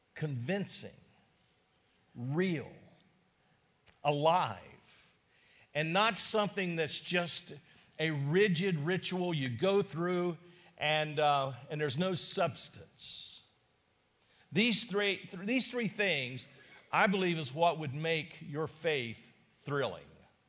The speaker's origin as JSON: {"language": "English", "region": "the South", "country": "United States", "said": "I'm from the South, and I know it's when you say you're a Southern, it's not talking about direction"}